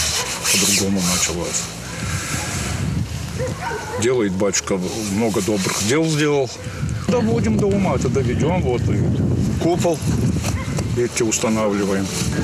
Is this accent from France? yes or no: no; North Ossetia–Alania, Russia; moved away; Так-то я не коренной. Я с Северной Осетии, осетин я сам.